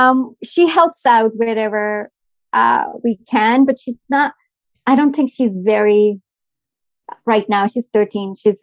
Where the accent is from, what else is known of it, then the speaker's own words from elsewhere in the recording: India; because I grew up in India. I grew up in a family where my mom cooked every meal from scratch.